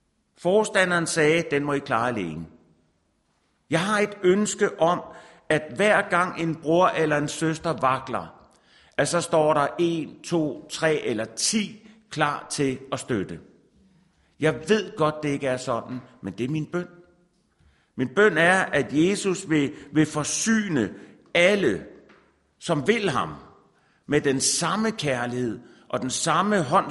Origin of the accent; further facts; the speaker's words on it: Norway; Altså, men, og jeg er fra Norge selvfølgelig